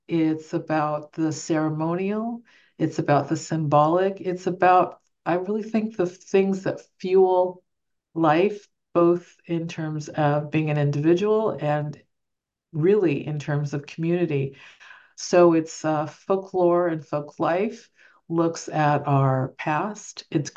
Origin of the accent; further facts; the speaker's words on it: California, United States; and they're from my home state of California.